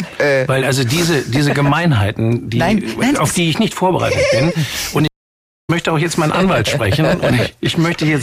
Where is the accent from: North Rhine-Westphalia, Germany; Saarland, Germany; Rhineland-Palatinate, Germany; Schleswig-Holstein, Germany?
North Rhine-Westphalia, Germany; Und wir sind dann wieder in die Heimat meiner Eltern zurückgegangen, ins Bergische Land. Und ich bin ja noch da in Stalin groß geworden, habe dann in Köln studiert